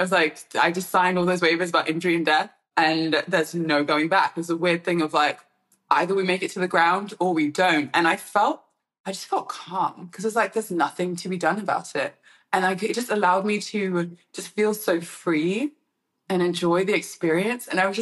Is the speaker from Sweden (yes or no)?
yes; Stockholm, Stockholm County, Sweden; English is a second language; going from being like growing up in Stockholm, Sweden, where we're a bit more in touch with nature. Yes, it's a city, but also like, there's a lot of nature around too.